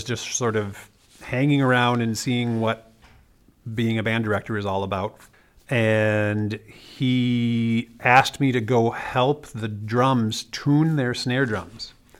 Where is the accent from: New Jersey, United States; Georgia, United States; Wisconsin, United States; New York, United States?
Wisconsin, United States; I started my undergraduate in Wisconsin. I'm from Wisconsin